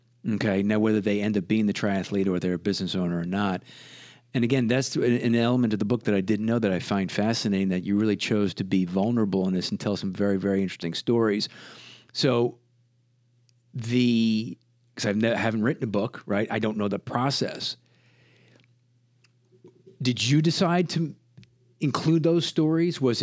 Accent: New York, United States; hey, listen, we're from New York. This is what we do.

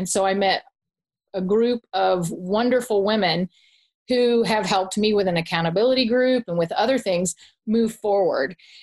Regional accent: Tucson, Arizona, United States; I'm from Tucson, Arizona.

